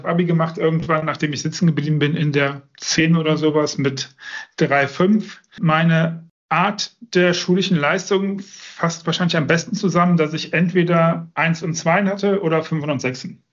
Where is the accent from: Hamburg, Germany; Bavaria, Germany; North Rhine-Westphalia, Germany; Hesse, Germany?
North Rhine-Westphalia, Germany; Düsseldorf; Es ist meine Heimat. Inzwischen nicht mehr das Zuhause. Ich habe da, ich glaube, 24, 25 Jahre gelebt. Vielleicht kommt da meine Affinität zu Wasser her, der Rhein.